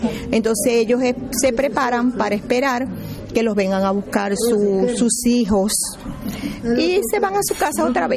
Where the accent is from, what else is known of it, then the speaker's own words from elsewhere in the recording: Venezuela; Por lo menos yo soy de Venezuela. Estoy aquí y me gusta mucho estar aquí